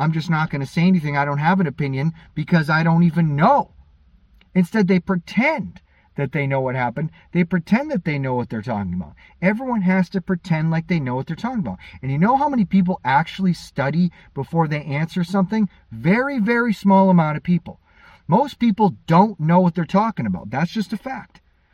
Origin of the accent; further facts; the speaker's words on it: United States; I'm from America, so I'm talking about my experience here.